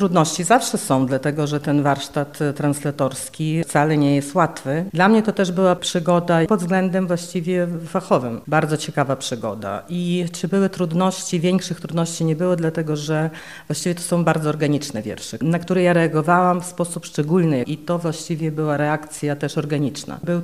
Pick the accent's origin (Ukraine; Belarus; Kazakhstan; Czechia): Ukraine; Drohobych, Lviv Oblast; jestem z Drohobycza